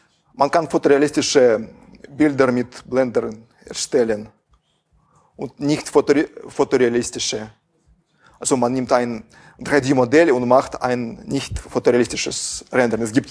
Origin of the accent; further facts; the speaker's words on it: Russia; German is a second language; Ich komme aus Russland. Ich hoffe, dass Sie mein Deutsch verstehen werden.